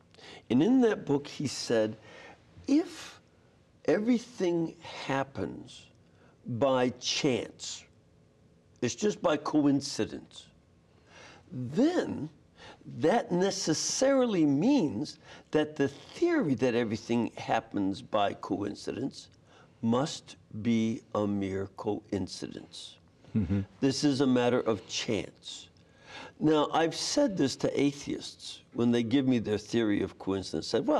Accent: Chicago, Illinois, United States; I'm from Chicago. I know what I would think, that this is a rigged system.

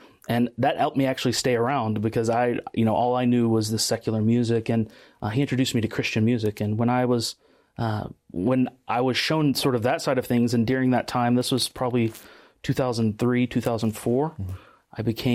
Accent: Madisonville, Tennessee, United States; I'm originally from Southeast Tennessee, rural area, Madisonville, Tennessee, that sort of area.

